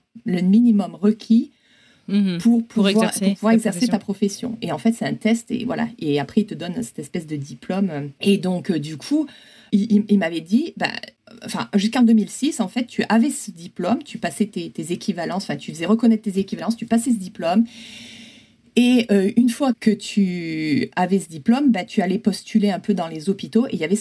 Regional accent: Provence-Alpes-Côte d'Azur, France; now in Grenoble, France; ce qui m'a menée à venir à Grenoble, parce que je suis originaire des Hautes-Alpes.

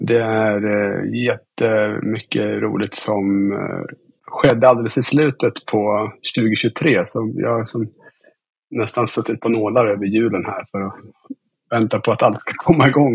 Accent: Östersund, Jämtland County, Sweden; Men för mig, så jag är som uppväxt i Östersund. Och har varit väldigt mycket i Åre.

